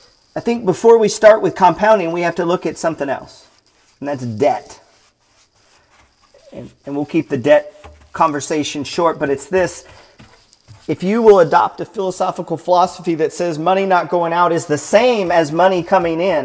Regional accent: Beaumont, Texas, United States; born there; You know, I'm raised in a trailer park. I'm born in a trailer park. I was born in Beaumont, Texas, but I spent a lot of my early life hopping from mobile home to mobile home.

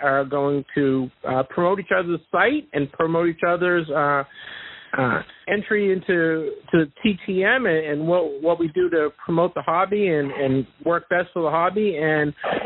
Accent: Massachusetts, United States; accent: Boston; I did that my best to not get my Boston accent in there with the card.

